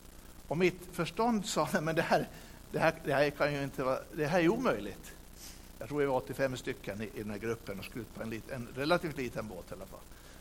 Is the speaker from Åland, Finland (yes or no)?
yes; Åland, Finland; ni vet, som vi ålänningar kan då